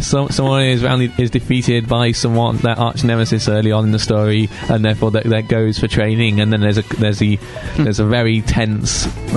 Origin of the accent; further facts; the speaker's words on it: Warrington, North West England, United Kingdom; This is actually quite interesting because the guy who won actually lives in my hometown.